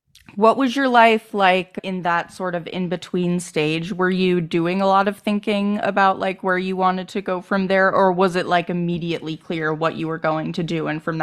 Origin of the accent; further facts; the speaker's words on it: Acton, Massachusetts, United States; I'm from Acton, which is where Steve Carell grew up.